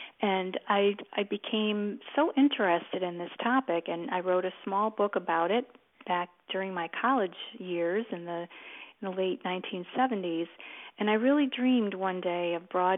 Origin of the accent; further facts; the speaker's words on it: Glens Falls, New York, United States; very early days of my growing up in Glens Falls, New York, which is in upstate New York